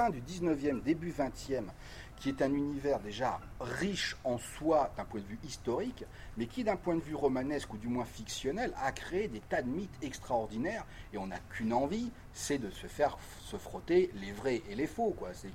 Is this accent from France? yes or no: yes; Nancy, Grand Est, France; Je suis de Nancy, c'est une école que je connais bien.